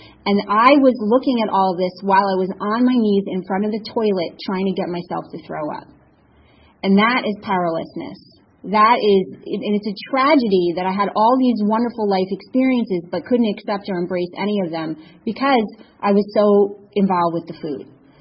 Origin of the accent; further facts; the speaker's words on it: New York, United States; moved away; And I'm from New York originally, if you couldn't tell.